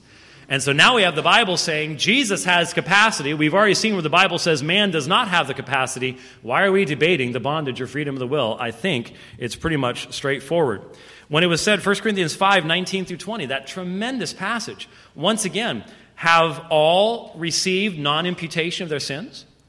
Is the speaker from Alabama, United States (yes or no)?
no; Arizona, United States; we just saw in my home state of Arizona what happens when God's restraining hand is lifted from a certain man.